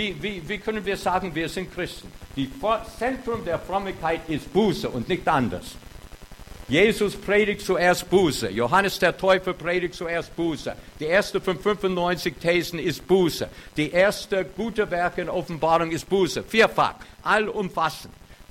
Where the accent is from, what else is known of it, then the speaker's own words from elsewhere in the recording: United States; German is a second language; now in Germany; Ich habe einen Autounfall gehabt und ich bin Amerikaner